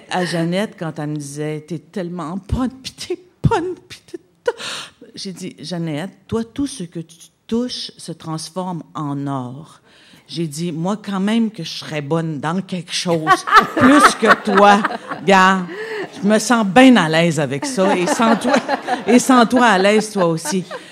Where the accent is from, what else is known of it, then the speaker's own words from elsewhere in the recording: Quebec, Canada; quand moi je suis issue du Saguenay-Lac-Saint-Jean, d'ailleurs le début, j'ai 60 ans cette année